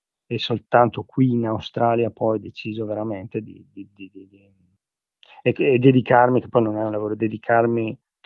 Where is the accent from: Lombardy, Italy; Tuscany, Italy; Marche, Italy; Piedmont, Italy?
Lombardy, Italy; Brescia; Allora, io sono di Brescia